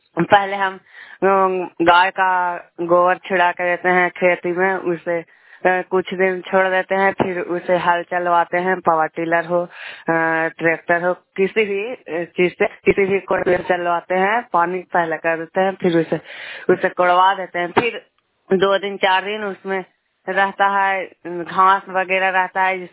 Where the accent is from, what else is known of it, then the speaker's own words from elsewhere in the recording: Sulempur, Bihar, India; मैं नालंदा जिला से, मेरा सुलेमपुर गांव हुआ, अब मैं गोड़ापुर पंचायत से हूँ।